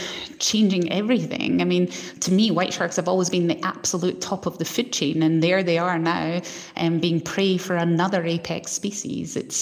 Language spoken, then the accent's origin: English; Scotland, United Kingdom; There's been orcas that are attacking boats there, and that's my home country.